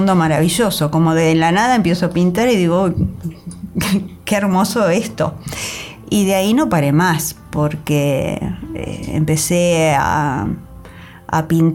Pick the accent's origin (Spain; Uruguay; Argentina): Argentina; Saliqueló, Buenos Aires Province; yo volví a mi pueblo, Saliqueló, provincia de Buenos Aires